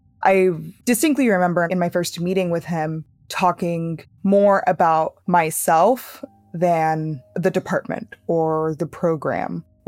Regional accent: Oklahoma, United States; now in Brooklyn, United States; I live in Brooklyn, New York. I am originally from Oklahoma.

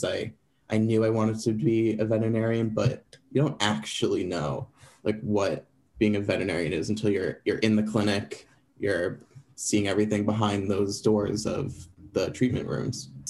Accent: Long Island, New York, United States; also born or lived in Manhattan; now in Philadelphia, United States; Yeah, so I'm from Long Island. I was back and forth between there and like Manhattan my whole life.

